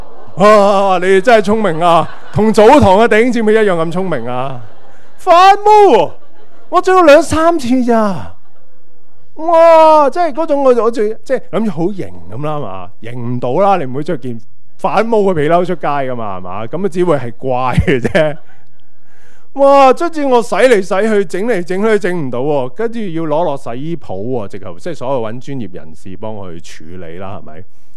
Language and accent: Chinese; Hong Kong; 我是一个香港人，我是一个中国人，